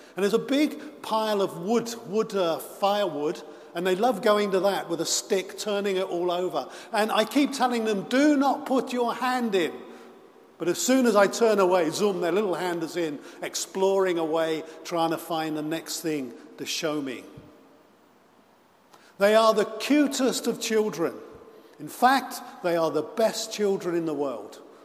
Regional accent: England, United Kingdom; I'm from England

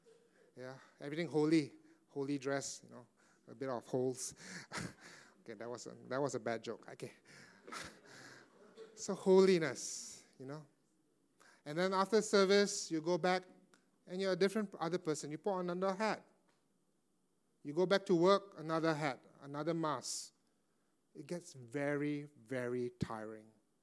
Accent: Singapore; Our identity is not rooted in me being a Singaporean

